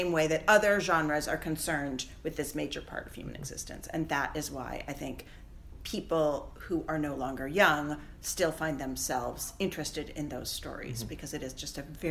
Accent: Seattle, Washington, United States; I grew up in Seattle in my teenage years

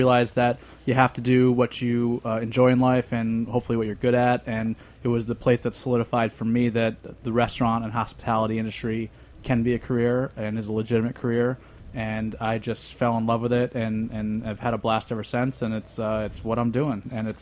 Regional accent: Albany, New York, United States; I'm from Albany, so I'm from upstate.

